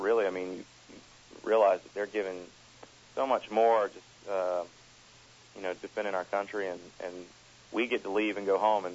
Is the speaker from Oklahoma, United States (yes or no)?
no; North Carolina, United States; I am from North Carolina.